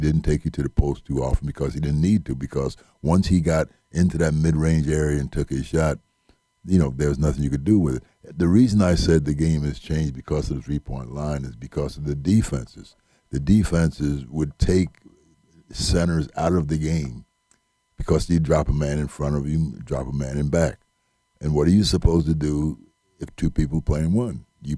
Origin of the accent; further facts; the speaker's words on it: New Jersey, United States; I can remember growing up in New Jersey and going back in the summer and hearing guys talk about the great players and whatever.